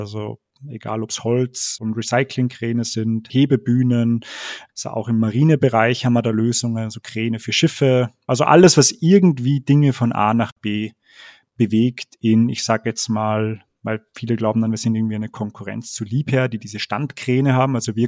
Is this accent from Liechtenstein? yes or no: no; Austria; In Österreich, wir sind ja beide Österreicher, kennt man es vielleicht